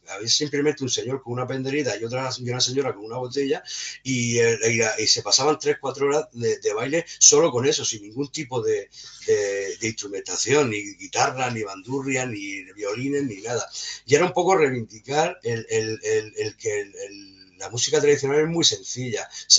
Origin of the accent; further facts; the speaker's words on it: Region of Murcia, Spain; joder, que somos muy murcianos.